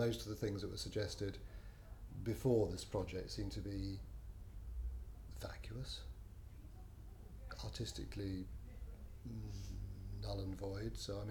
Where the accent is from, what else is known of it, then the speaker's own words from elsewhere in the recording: London, United Kingdom; I'm 56 years old and I'm from Tufnell Park in North London.